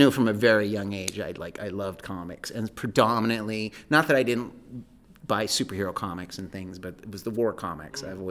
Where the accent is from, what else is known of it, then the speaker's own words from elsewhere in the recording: LeGrand, Iowa, United States; now in Des Moines, United States; We're in Des Moines, Iowa at the moment. I grew up in LeGrand, Iowa, which is 60 some miles east.